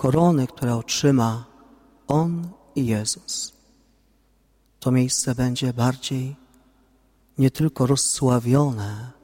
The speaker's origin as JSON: {"language": "Polish", "town": "Ołobok", "region": "Greater Poland Voivodeship", "country": "Poland", "tie": "born or raised there", "said": "które od ponad 800 lat zagościły w Ołoboku pod Kaliszem"}